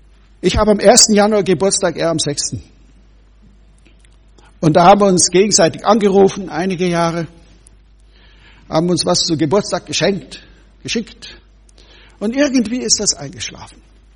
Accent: Bad Tölz, Bavaria, Germany; Ich bin in Bayern aufgewachsen. Bad Tölz, südlich daneben.

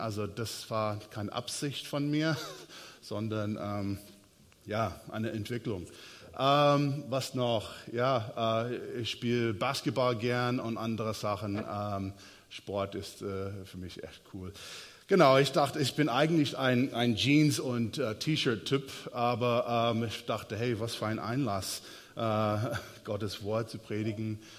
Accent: United States; now in Germany; Ich komme ursprünglich aus Amerika.

